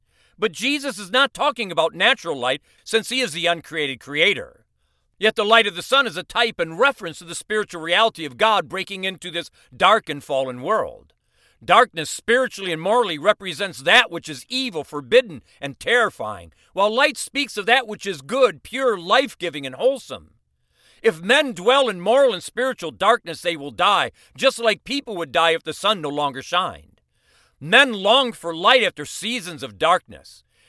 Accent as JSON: {"language": "English", "region": "Michigan", "country": "United States", "tie": "born or raised there", "said": "I grew up in Michigan where half of the days of the year are overcast."}